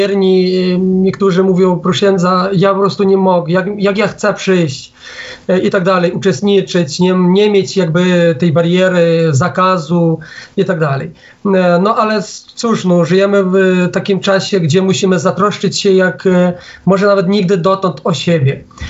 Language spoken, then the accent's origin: Polish; Ukraine; ja akurat pochodzę z wsi, wielkiej wsi na Ukrainie